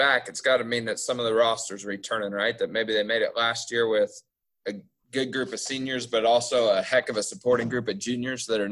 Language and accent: English; St. Henry, Ohio, United States; I'm afraid that my hometown here in St. Henry would be disappointed to hear me agree with it, to be honest.